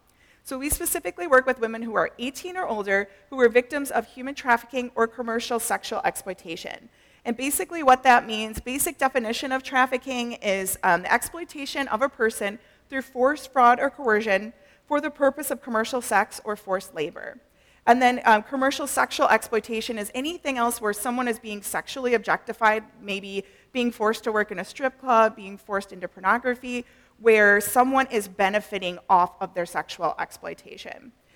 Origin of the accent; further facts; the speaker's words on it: Oshkosh, Wisconsin, United States; I was raised here in Oshkosh. I grew up at New Life Community Church here.